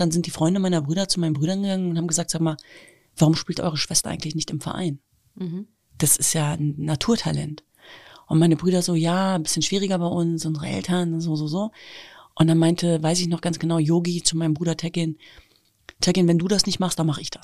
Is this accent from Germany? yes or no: yes; Hanover, Lower Saxony, Germany; born there; Naja, ich bin ja in Hannover-Linden geboren und das war damals schon so ein Problembezirk, will ich mal sagen.